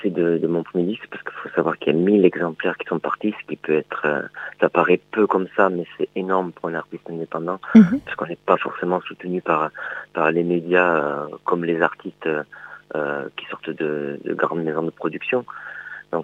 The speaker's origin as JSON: {"language": "French", "region": "Nouvelle-Aquitaine", "country": "France", "said": "Parce que moi, je suis des Landes."}